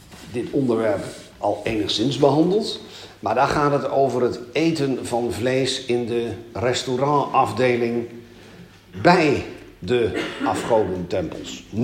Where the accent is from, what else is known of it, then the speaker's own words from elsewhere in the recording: Amsterdam, North Holland, Netherlands; Ik weet wel dat ik vroeger in het lokaal in Amsterdam, waar ik opgroeide